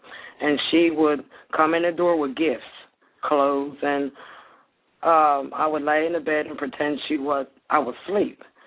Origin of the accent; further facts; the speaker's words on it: New Jersey, United States; I was born and raised in Jersey, New Jersey. Some people down south would call me a Yankee